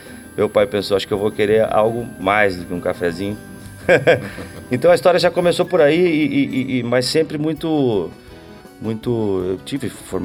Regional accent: Rio Grande do Sul, Brazil; eu sou do Planalto Serrano Gaúcho, né? Lá onde o vento faz a curva, um dos lugares mais frios do Brasil

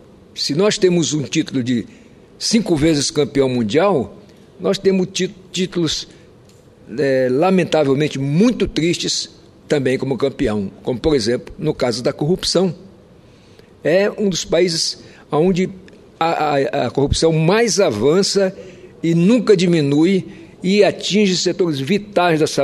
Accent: Brazil; como brasileiro

